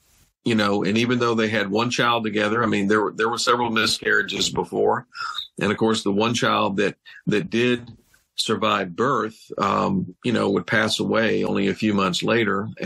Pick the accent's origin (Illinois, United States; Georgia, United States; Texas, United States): Georgia, United States; And I was in my home state of Georgia.